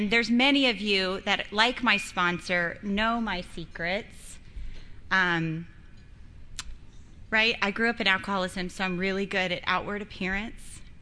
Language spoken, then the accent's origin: English; Costa Mesa, California, United States; I'm from Costa Mesa, so this is my hometown.